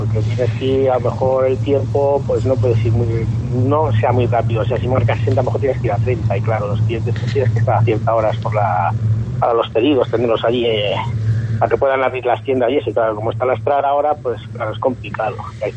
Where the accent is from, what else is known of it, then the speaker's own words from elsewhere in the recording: Barcelona, Catalonia, Spain; now in Foz, Spain; Yo soy de Cataluña, de Barcelona.